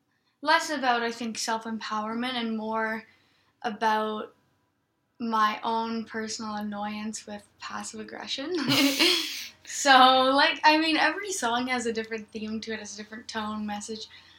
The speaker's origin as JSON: {"language": "English", "town": "Ottawa", "region": "Ontario", "country": "Canada", "tie": "born or raised there", "said": "It's always great, especially just in Ottawa because, you know, it is my hometown and it's a very supportive community as well."}